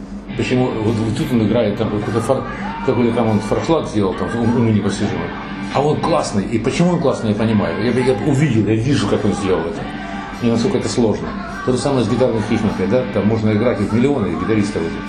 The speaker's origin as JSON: {"language": "Russian", "town": "Kharkiv", "region": "Kharkiv Oblast", "country": "Ukraine", "tie": "born or raised there", "said": "Да, хотя я же харьковчанин, я же никуда не уезжал потом."}